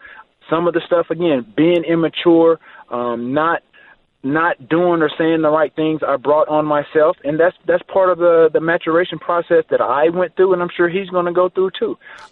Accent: Alexander City, Alabama, United States; I'm from Alexander City, Alabama, small school, small. Came from a small town. Went to a small college.

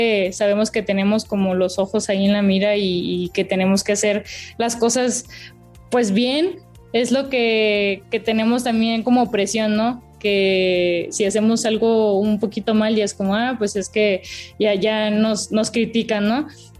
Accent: Los Cabos, Baja California Sur, Mexico; poder hacer una escuelita allá en Los Cabos, de donde soy, regresar a, pues ahora sí que a mi ranchito

